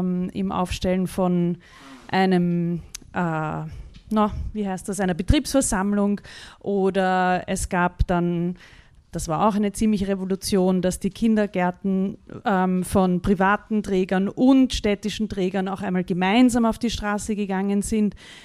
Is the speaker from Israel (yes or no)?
no; Vienna, Austria; ich komme aus Wien